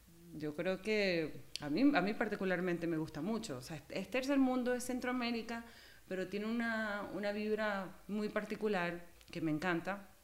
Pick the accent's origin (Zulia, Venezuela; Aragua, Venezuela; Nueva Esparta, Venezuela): Zulia, Venezuela; Maracaibo; vengo de Venezuela. Mi mamá es tica venezolana, mi abuelo era de Cartago. Mi abuelo fue cónsul de Costa Rica en Maracaibo, okay, la ciudad donde venimos, y crecí comiendo pejibayes.